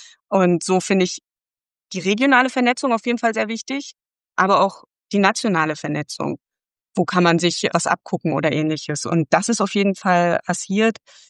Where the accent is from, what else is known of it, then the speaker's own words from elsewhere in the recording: Berlin, Germany; ich komme aus Berlin